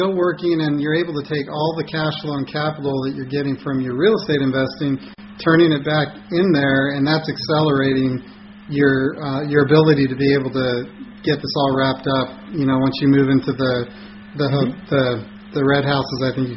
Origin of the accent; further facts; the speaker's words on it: California, United States; See, I grew up in the Bay Area there, Silicon Valley.